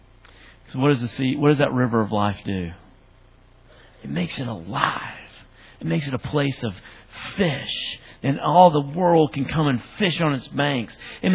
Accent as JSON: {"language": "English", "region": "Tennessee", "country": "United States", "tie": "born or raised there", "said": "I grew up in West Tennessee, and we had swamps there. Out in the country, there's not a single, just to tell you the kind of place I lived, there's not a single city you've heard of that's close."}